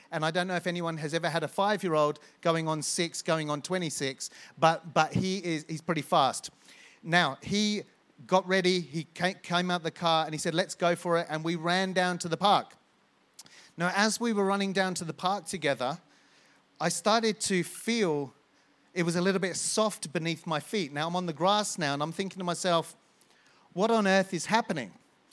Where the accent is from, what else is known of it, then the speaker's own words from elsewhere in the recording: United Kingdom; But being British, that is.